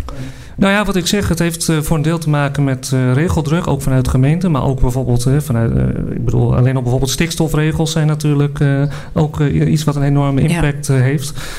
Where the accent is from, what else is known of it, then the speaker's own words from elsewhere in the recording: Vaassen, Gelderland, Netherlands; ik kom zelf ook uit Vaassen, dus ik kan het ook zeker niet laten onderdoen voor Epe natuurlijk.